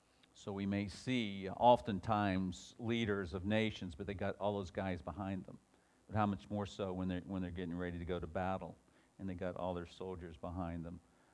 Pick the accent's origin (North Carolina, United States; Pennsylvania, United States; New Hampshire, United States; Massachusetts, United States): North Carolina, United States; I'm from North Carolina, but next door neighbor is South Carolina.